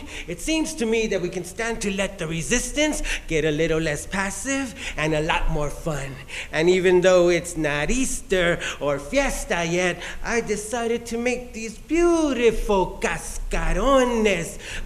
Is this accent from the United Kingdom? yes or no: no; Nueva Rosita, Coahuila, Mexico; now in United States; And this one says that I come from Nueva Rosita, Coahuila. A quick shout out to mi pueblo. Hey, compadres, I made it, yes, USA all the way